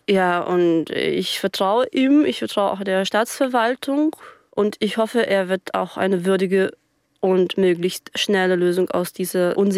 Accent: Germany; meine Heimat ist ja hier. Ich habe gar keine andere außer Deutschland. Die Frage war, wohin, Leute, wohin nach 17 Jahren Aufenthalt, also Leben hier? Ich bin ja in Deutschland volljährig geworden.

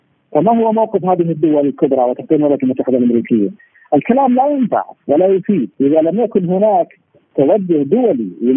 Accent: Saudi Arabia; أتحدث بصفتي مواطن سعودي لست مسؤولا

